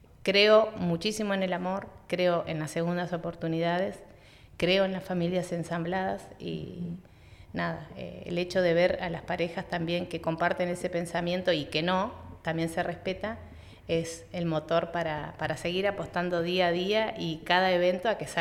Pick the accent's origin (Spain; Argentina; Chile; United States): Argentina; Cipolletti, Río Negro; soy nacida y criada acá en Cipolletti